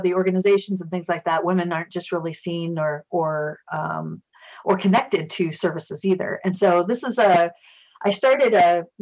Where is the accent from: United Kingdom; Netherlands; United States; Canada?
United States; Iowa; My hometown in Iowa actually built a museum about him.